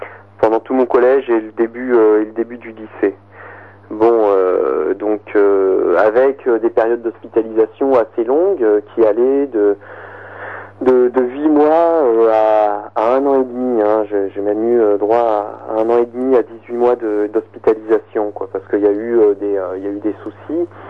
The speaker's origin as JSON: {"language": "French", "region": "Auvergne-Rhône-Alpes", "country": "France", "said": "moi je suis auvergnat, hein, j'ai été hospitalisé à Paris"}